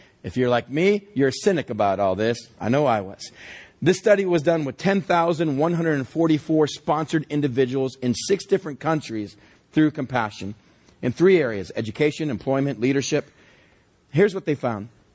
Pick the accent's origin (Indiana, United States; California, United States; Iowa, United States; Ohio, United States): California, United States; "Michigan? I'm from California." I said, "Michigan's a long way."